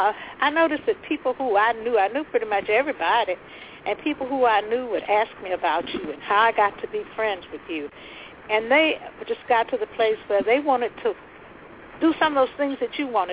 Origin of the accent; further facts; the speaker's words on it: Selma, Alabama, United States; I grew up in Selma, and, of course, it was strongly segregated then. And I went to a segregated high school and everything, came back into work into a segregated high school as a teacher.